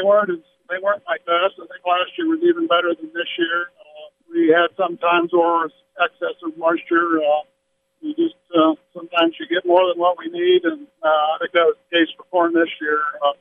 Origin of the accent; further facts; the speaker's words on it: Rose Hill, Iowa, United States; I'm from Rose Hill, Iowa, southeastern Iowa, Madison County.